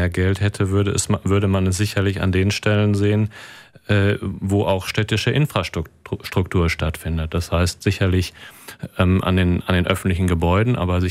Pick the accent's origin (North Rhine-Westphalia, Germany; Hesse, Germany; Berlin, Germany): North Rhine-Westphalia, Germany; Ennepetal; also born or lived in Hagen; Ich bin gebürtiger Hagener, habe meine Jugend in Ennepetal verbracht, also in unmittelbarer Nähe.